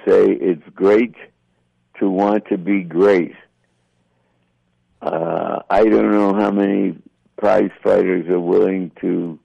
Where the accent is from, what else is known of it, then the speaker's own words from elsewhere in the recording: Philadelphia, Pennsylvania, United States; And by the way, once upon a time, I was a lad from Philadelphia.